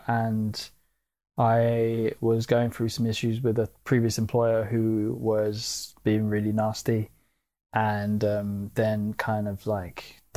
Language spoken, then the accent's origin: English; Norwood Junction, London, United Kingdom; Like I grew up in Norwood Junction, like from when I was 3 years old.